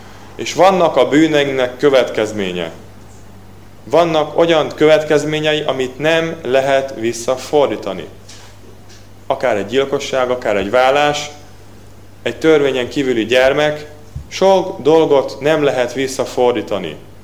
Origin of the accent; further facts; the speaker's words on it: Hungary; Hát mondtuk, hogy debreceni, tiszántúli, békési, szegedi baptista fiatalok, és itt táborozunk. De mi magyarok vagyunk? Mondtuk, hogy igen, magyarok vagyunk.